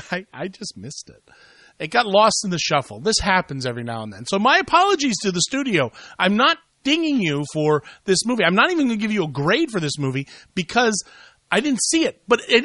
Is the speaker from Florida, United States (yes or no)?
no; Columbus, Ohio, United States; I think this weekend it is at my hometown theater, the Gateway Film Center in Columbus, Ohio.